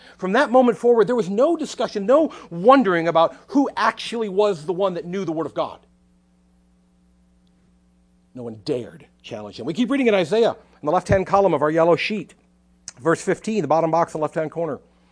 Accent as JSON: {"language": "English", "region": "Illinois", "country": "United States", "tie": "born or raised there", "said": "I grew up in Northern Illinois. I grew up in Northern Illinois at a time when you could say Michael."}